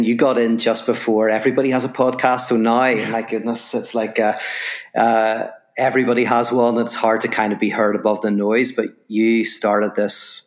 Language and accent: English; Ireland; now in Los Angeles, United States; obviously from my accent, people will know I'm from Ireland. I live in Los Angeles now